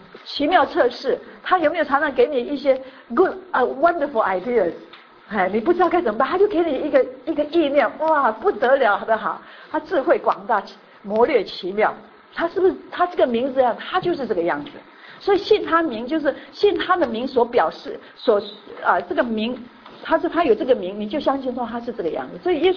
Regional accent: China; 那犹太人取名字跟我们中国人一样有意义

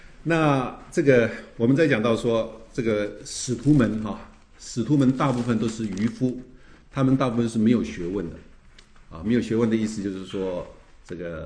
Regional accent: California, United States; 跟我们加州人比较有文化的哈

